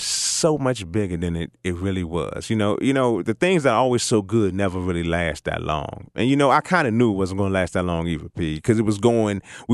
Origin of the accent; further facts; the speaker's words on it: Washington, District of Columbia, United States; Because St. Louis reminded me of my hometown in Washington, D.C. It reminded me so much of D.C. when I got here.